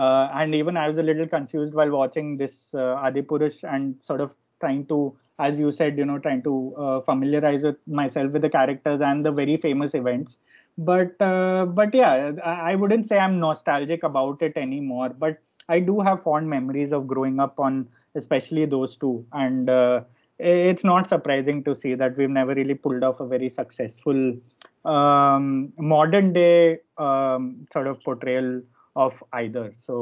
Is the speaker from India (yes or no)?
yes; Gujarat, India; My grandparents were heavily into it, so I grew up in Gujarat.